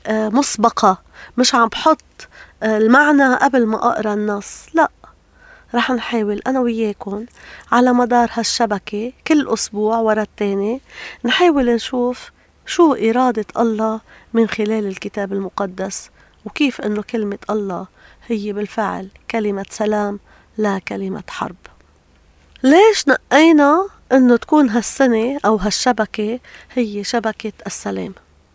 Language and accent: Arabic; Lebanon; أنا منهار عصبيا، يعني أنا لبناني